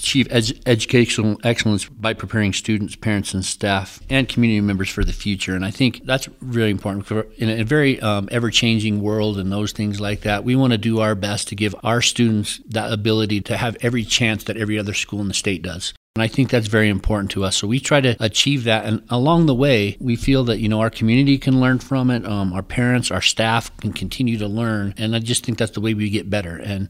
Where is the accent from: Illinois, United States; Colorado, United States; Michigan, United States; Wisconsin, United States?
Colorado, United States; Monte Vista; I've spent all but about 6 months of my life in Monte Vista. I'm a graduate of Monte Vista.